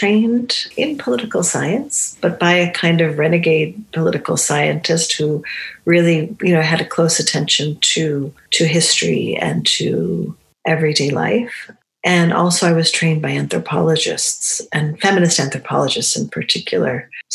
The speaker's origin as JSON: {"language": "English", "region": "New England", "country": "United States", "tie": "born or raised there", "said": "I grew up in New England, not so far from the ocean. And that's also a really big touchstone from my childhood"}